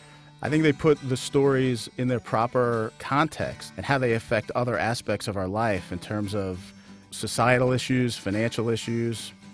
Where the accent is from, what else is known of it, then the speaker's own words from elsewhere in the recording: New York, United States; now in Homewood, United States; and I'm originally from New York. I live in Homewood with my family.